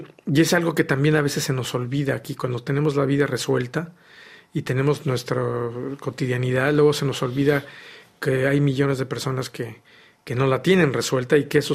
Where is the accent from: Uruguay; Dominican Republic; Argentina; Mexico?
Mexico; born there; Pero mi descendencia, mis abuelos vienen de España, ¿no? Y yo, aunque yo nací en México y tengo mis papás y mis abuelos son mexicanos, los bisabuelos venían de España.